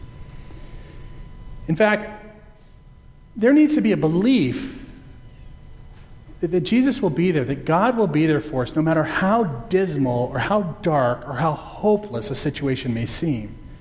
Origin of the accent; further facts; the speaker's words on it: United States; As an American, I can't even get there because of all the death and the threat to life.